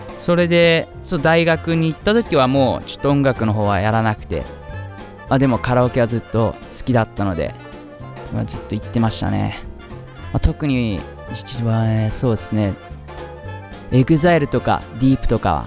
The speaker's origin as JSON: {"language": "Japanese", "town": "Kawasaki", "region": "Kanagawa", "country": "Japan", "tie": "born or raised there", "also_born_or_lived": "Yokohama", "said": "年齢今年30になります。私はですね、出身が神奈川の横浜で、育ちが川崎になります。で、今も川崎で住んでます。"}